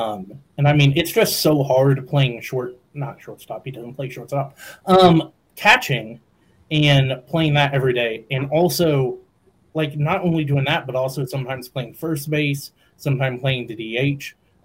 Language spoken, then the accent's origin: English; Dayton, Ohio, United States; Growing up in Dayton, and we would always get tickets to go to Dragons games, and those were so fun.